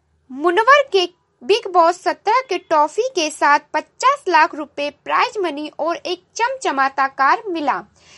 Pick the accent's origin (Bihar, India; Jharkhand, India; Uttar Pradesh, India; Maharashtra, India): Uttar Pradesh, India; और मैं गोंडा जिले से हूँ।